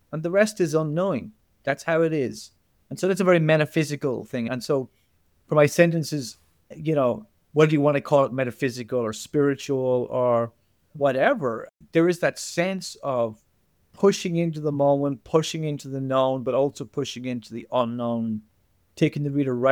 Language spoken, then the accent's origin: English; Ireland; The thing about being an Irish writer is there is an irreverence.